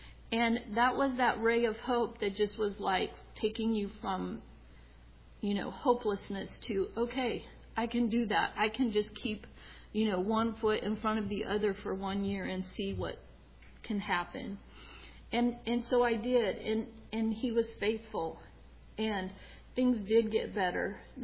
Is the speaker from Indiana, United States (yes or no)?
no; South Dakota, United States; also born or lived in Flagstaff, Arizona; Some of you know that I grew up in South Dakota most of my life, so that's how we got from Flagstaff, Arizona to South Dakota.